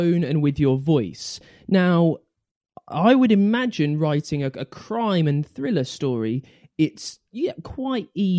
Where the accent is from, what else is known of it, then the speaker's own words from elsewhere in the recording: United Kingdom; I'm British as well.